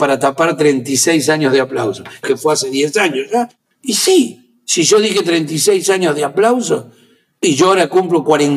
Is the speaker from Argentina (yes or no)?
yes; Argentina; yo iba a salir como cómico argentino que ya estaba trabajando y me iba muy bien